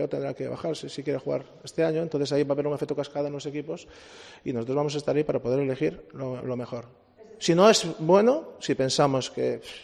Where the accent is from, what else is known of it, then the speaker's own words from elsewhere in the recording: Galicia, Spain; Yo soy gallego